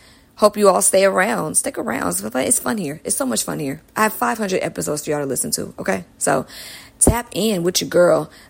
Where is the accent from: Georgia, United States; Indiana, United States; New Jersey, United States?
Georgia, United States; Stone Mountain; As much as I talk about how I'm from Stone Mountain, come on now.